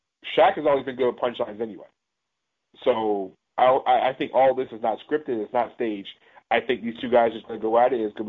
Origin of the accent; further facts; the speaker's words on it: Charlotte, North Carolina, United States; he's from my hometown, from my neck of the woods, from my same area. My boy, the baby, representing Charlotte.